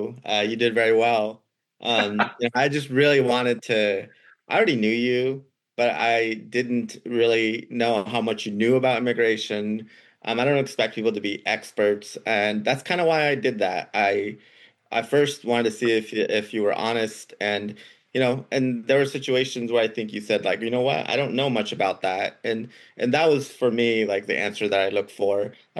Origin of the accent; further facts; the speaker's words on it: Morelita, Guerrero, Mexico; moved away; We were in a small town called Morelita, Guerrero. If you ever had vacation in Acapulco, my town is about 5 hours inland.